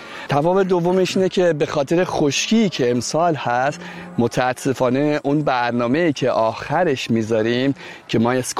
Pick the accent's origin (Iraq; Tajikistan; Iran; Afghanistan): Iran; ما خودمون ایرانی هستیم